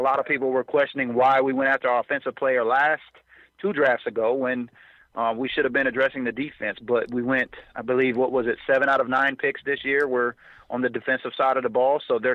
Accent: Georgetown, Texas, United States; I grew up in I was born in Georgetown, Texas, about 40 minutes north of Austin.

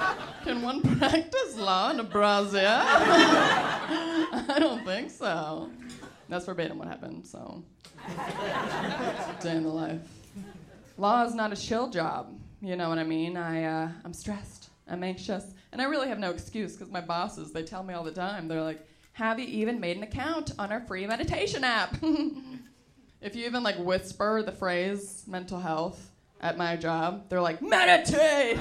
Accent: San Francisco, California, United States; I grew up in San Francisco, actually.

